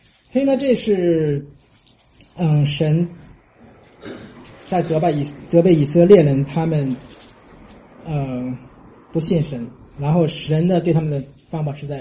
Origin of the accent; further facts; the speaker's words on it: China; moved away; 因为我小时候在大陆那边就是读小学语文的时候，我印象很清楚